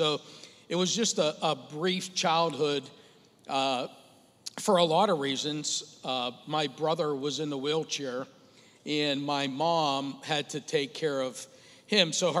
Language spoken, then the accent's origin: English; Sharpsburg, Pennsylvania, United States; I grew up in Sharpsburg.